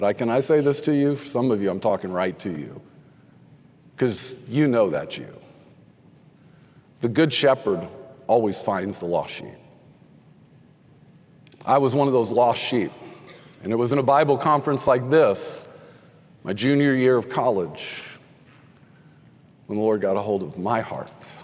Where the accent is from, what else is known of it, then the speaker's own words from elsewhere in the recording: Texas, United States; I hate to say that, but I grew up in Texas. You can't be a Steeler fan in Texas.